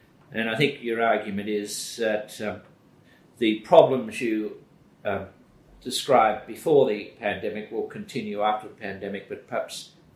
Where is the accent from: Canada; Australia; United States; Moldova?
Australia; Melbourne, Victoria; growing up in Melbourne in the 50s